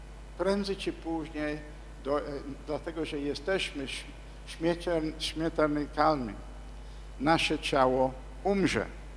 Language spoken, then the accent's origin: Polish; England, United Kingdom; Polish is a second language; moved away; 30 parę lat temu wyjechałem ze swojego kraju. Więc teraz Anglicy by nie powiedzieli, że jestem Anglikiem.